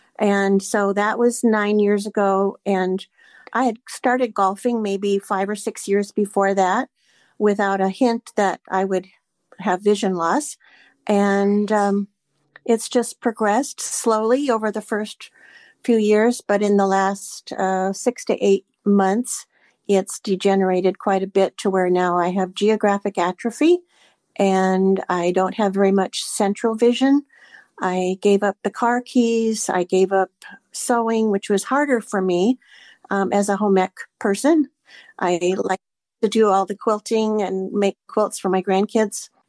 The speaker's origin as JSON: {"language": "English", "town": "Rochester", "region": "Minnesota", "country": "United States", "tie": "born or raised there", "moved": "as an adult", "lives_now": "Salem, United States", "said": "I live in Salem, Oregon. However, I was born and raised in Rochester, Minnesota."}